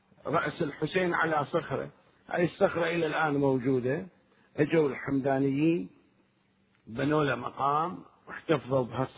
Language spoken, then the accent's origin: Arabic; Iraq; احنا عندنا من كربلاء إلى النجف اليوم طريقين